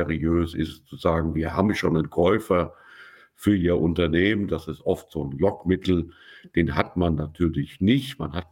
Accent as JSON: {"language": "German", "town": "Bonn", "region": "North Rhine-Westphalia", "country": "Germany", "said": "Ich selbst bin aus Bonn"}